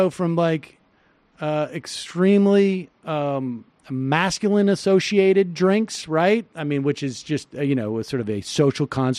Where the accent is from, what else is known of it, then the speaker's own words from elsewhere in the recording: Worcester, Massachusetts, United States; I grew up in Worcester. I never anyone drink bourbon.